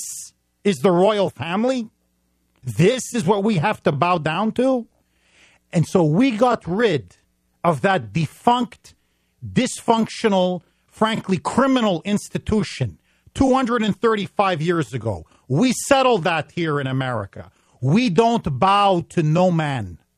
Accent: United States; I am an American Republican, small r, through and through.

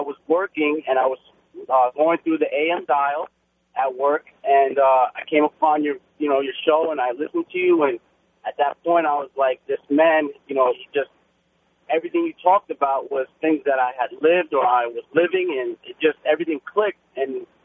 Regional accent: Queens, New York, United States; Just want to let you know that I'm a 27-year-old Puerto Rican, born and raised in Elmer, Queens.

